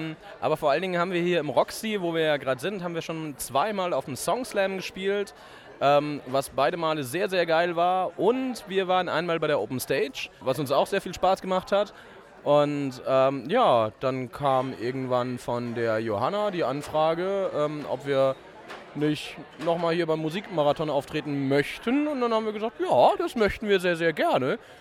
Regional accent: Heidelberg, Baden-Württemberg, Germany; Aus Heidelberg.

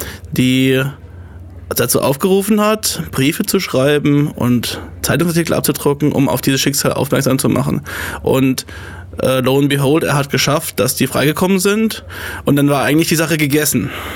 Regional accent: Palatinate, Germany; now in Ulm, Germany; Ich komme ursprünglich aus der Kurpfalz, also nicht ganz so weit weg wie Kenia.

